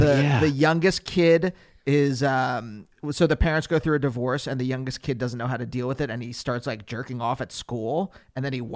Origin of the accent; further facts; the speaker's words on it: Reading, Pennsylvania, United States; Reading, Pennsylvania.